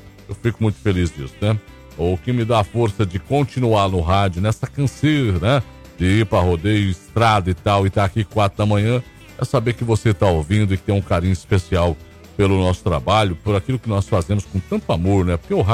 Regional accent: Paraná, Brazil; born there; Sou paranaense de nascimento, rondonienses de coração, amo essa terra

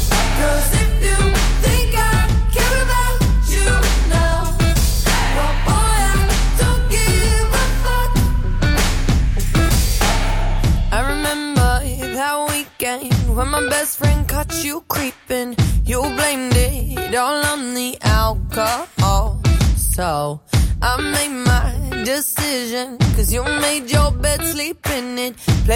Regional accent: São Paulo, Brazil; Porque eu sou do interior de São Paulo

